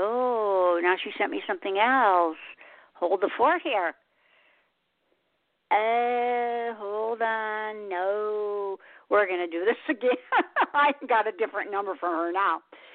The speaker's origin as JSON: {"language": "English", "region": "Michigan", "country": "United States", "said": "And I came from Michigan, so I certainly know what it's like."}